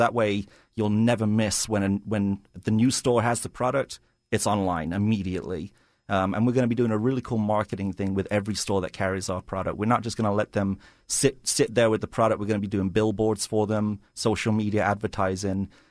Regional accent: United Kingdom; now in United States; I'm English originally. My partner's Australian, but we're both American citizens.

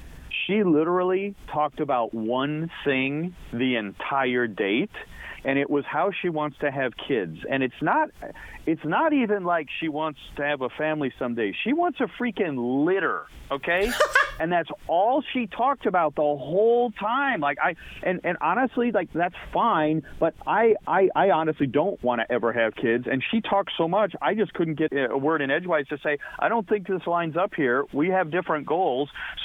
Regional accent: Troy, United States; Look, I'm from Troy. I have German parents.

